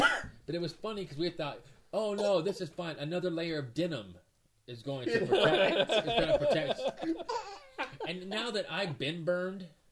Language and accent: English; Las Vegas, Nevada, United States; because I'm from Las Vegas, we'd all go out to the strip